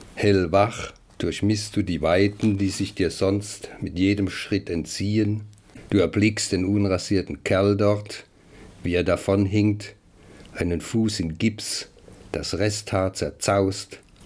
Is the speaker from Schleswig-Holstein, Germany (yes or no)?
no; Mannheim, Baden-Württemberg, Germany; also born or lived in Strasbourg, France; geboren 1944 in Straßburg. Meine Mutter wurde damals aus Mannheim evakuiert, wegen der Fliegerangriffe durch die Alliierten. Aufgewachsen bin ich dann doch in Mannheim.